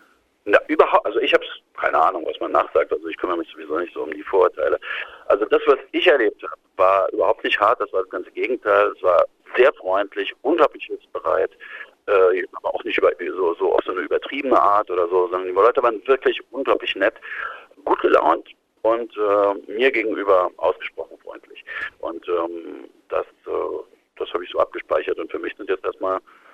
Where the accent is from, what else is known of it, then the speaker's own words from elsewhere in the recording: Dresden, Saxony, Germany; ich komme ja aus Dresden, ich bin in Dresden geboren.